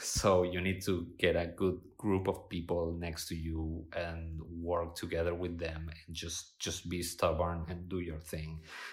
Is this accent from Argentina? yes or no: yes; Argentina; also born or lived in Spain; I was born in Spain, grew up in Argentina.